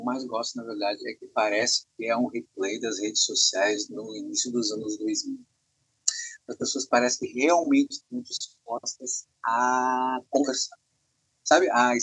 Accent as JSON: {"language": "Portuguese", "region": "Rio Grande do Sul", "country": "Brazil", "said": "E sim, sou do Rio Grande do Sul, tenho 40 anos, historiador formado"}